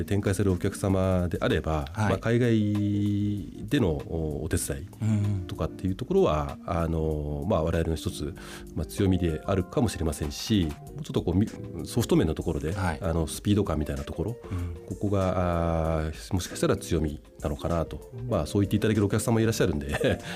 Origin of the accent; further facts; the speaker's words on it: Hachioji, Tokyo, Japan; 私は東京の八王子が出身でして、